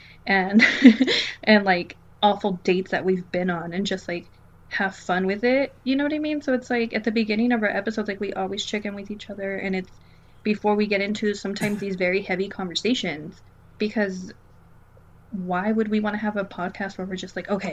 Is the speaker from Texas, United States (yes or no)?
yes; El Paso, Texas, United States; Even though I'm from fucking, like, the border and I'm from El Paso and whatever, I am a fucking Valley girl.